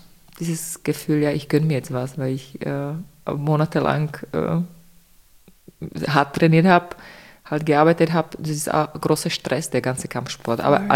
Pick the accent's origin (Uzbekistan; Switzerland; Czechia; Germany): Czechia; now in Austria; ich komme aus Tschechien, ja, das heißt, Österreich ist meine zweite Heimat, und ich liebe Österreich